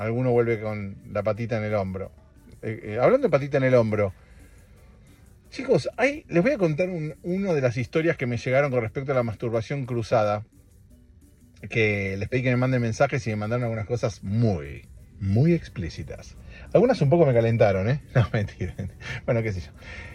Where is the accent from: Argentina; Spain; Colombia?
Argentina; cuando era chiquito y estaba en Argentina y escuchaba Aspen 102, siempre soñaba con alguna vez decir esa de y ahora.